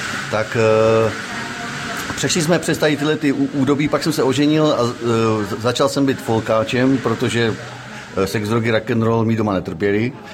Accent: České Budějovice, South Bohemian Region, Czechia; also born or lived in Frýdek-Místek; No dodnes se mě všichni ptají, jako odkud jsem, protože já říkám, že jsem z Českých Budějovic. A to se jim nezdá. No a samozřejmě v Místku potom taky se mě ptají, odkud jsem, a já už vlastně ani nevím, odkud jsem.

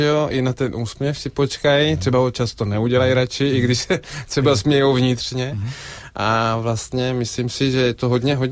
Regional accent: Brno, South Moravian Region, Czechia; born there; moved away; also born or lived in Italy; Řeknu, že jsem narozený v Brně, jo, jako takže jako ještě předtím, než jsem měl do Itálie, tak jsem se narodil tam.

